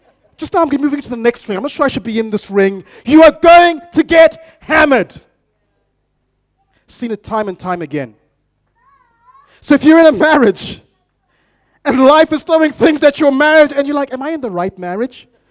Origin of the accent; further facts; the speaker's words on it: Bulawayo, Zimbabwe; I grew up in the Great City of Kings in Bulawayo in Zimbabwe, Zimbabwe's second city.